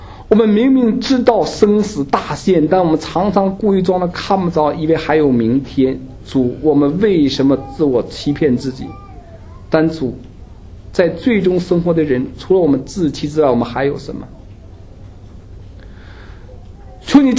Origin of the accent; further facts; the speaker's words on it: China; 我们中国人不喜欢别人曝视自己，也在公共场合比较含蓄